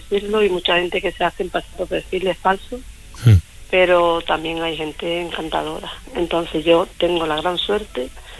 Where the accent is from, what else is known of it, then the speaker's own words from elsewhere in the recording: Huelva, Andalusia, Spain; now in Cádiz, Spain; Yo soy de Huelva, Álvaro, y me tuve que trasladar aquí a Cádiz, y estoy viviendo en Cádiz con él